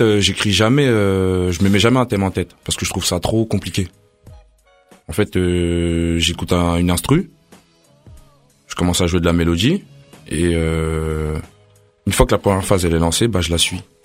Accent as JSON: {"language": "French", "town": "Stains", "region": "Île-de-France", "country": "France", "tie": "born or raised there", "also_born_or_lived": "Soisy-sous-Montmorency", "said": "J'ai passé mon enfance à Stein."}